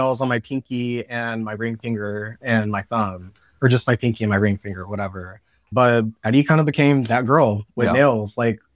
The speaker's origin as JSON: {"language": "English", "town": "Joliet", "region": "Illinois", "country": "United States", "said": "Yeah, I'm from Joliet."}